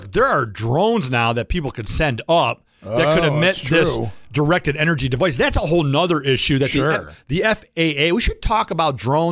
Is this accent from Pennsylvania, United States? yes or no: no; Oak Park, Michigan, United States; Then we crossed 8 Mile near North End, and I grew up in Oak Park, went to Berkeley.